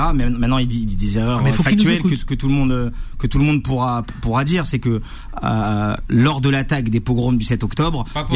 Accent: France; Moi, je suis français.

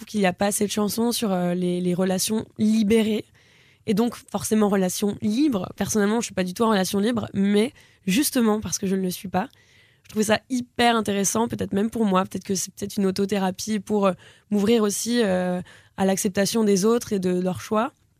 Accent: Le Havre, Normandy, France; moved away as an adult; Jusqu'à mes 20 ans au Havre et toute ma famille au Havre aussi.

